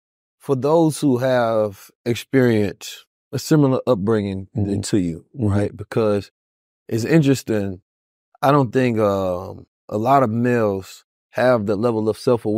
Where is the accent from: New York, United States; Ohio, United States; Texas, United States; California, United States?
California, United States; Oakland; And, you know, I grew up in Oakland, so of course I seen it, you feel me, on High Street.